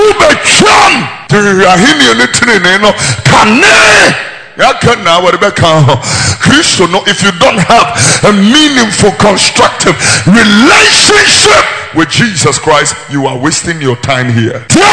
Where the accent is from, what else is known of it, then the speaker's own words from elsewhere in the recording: Accra, Greater Accra, Ghana; born there; Because I was born here in Tesano, it really speaks to me.